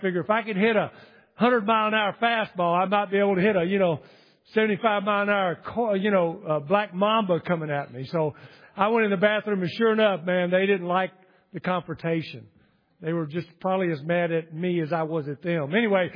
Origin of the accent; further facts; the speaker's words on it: Texas, United States; I grew up in Texas. We'd go rattlesnake roundup and all that kind of stuff.